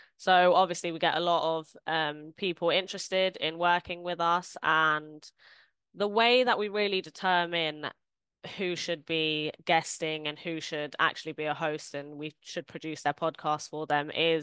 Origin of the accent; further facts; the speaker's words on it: London, United Kingdom; I'm from the UK. I'm from London.